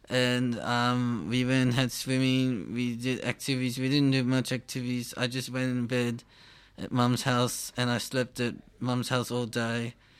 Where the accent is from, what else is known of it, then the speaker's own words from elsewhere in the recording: Canada; But I'm Canadian. But Canadians wouldn't mind if I'm president. I'm not American. I'm Canadian.